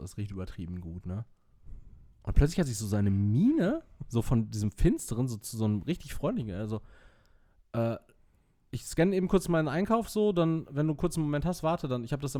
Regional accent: Castrop-Rauxel, North Rhine-Westphalia, Germany; born there; Ich so, ja, ich bin hier halt zugezogen, so, also komm halt gebürtig irgendwie aus Kastrop, so bla.

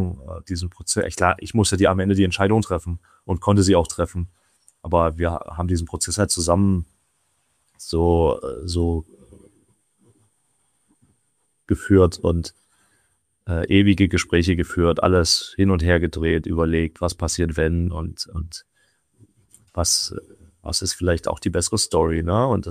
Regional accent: Dresden, Saxony, Germany; weil das war in Dresden. in meinem Stadion, wo ich groß geworden bin, wo ich jahrelang trainiert habe, wo ich angefangen habe

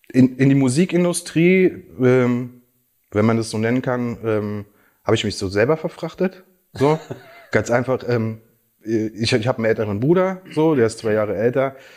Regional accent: Berlin, Germany; ich uns noch früher kennen, weil wir sozusagen im selben Bezirk groß geworden sind in Marienfelde.

